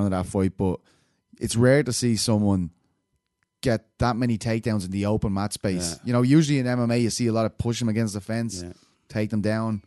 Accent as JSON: {"language": "English", "town": "Blanchardstown", "region": "Leinster", "country": "Ireland", "said": "I'm from Blanchardstown. Like, I mean, it was a common."}